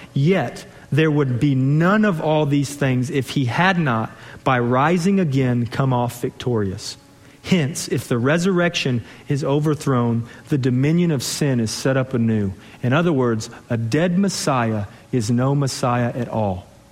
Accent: Texas, United States; born there; also born or lived in Portland, Oregon; Before I came back to Texas, I was born in Texas, and I moved to Portland, Oregon to be a youth pastor for 5 years.

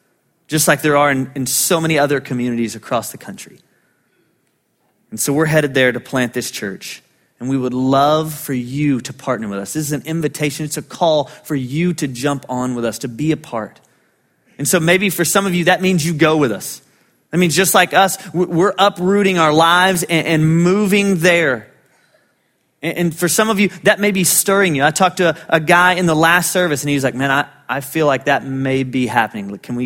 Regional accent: Bryan College Station, Texas, United States; To return to my hometown of Bryan College Station and to declare what God's done for me. And listen, that's kind of crazy because like I'm going back home.

